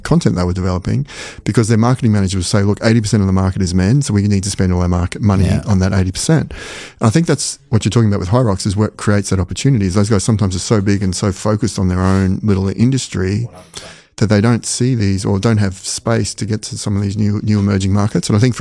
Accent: Australia; As an Australian

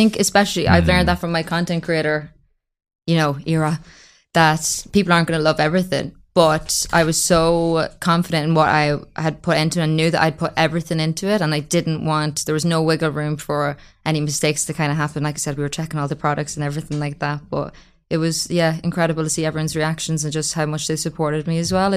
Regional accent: Ireland

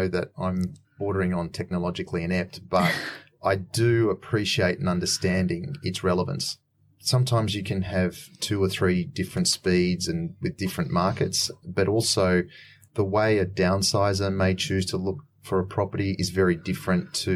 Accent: Gunnedah, New South Wales, Australia; also born or lived in Grafton / Sydney; Originally Gunnedah, and then later towards the end of my schooling, my dad moved to Grafton.

